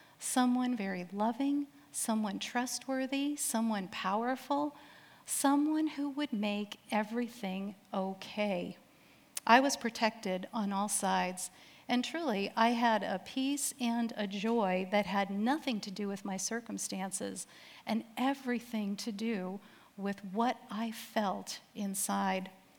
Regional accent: Massachusetts, United States; I was raised in Massachusetts on a piece of property that had been in my father's family for 200 years.

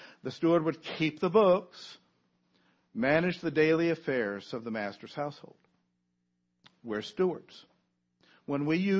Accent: Virginia, United States; I grew up near the Luray Caverns of Virginia.

